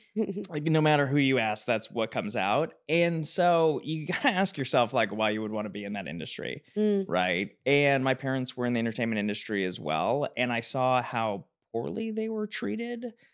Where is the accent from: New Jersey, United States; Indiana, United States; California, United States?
California, United States; Los Angeles; I grew up in Los Angeles, and so everybody I knew was the child of somebody